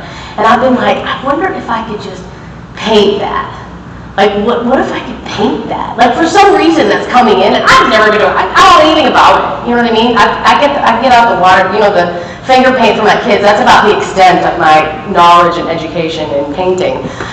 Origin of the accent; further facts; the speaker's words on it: Michigan, United States; I grew up in Michigan, and it's beautiful there